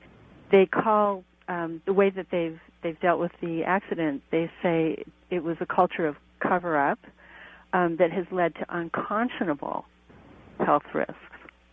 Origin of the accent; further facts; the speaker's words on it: California, United States; I'm from California, and I was in the 1971 earthquake, and I remember what that was like.